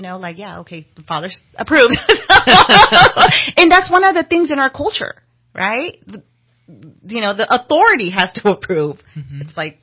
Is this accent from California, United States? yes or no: yes; California, United States; I was from Tehama County, Glen, Butte, and that's where most of my work was done.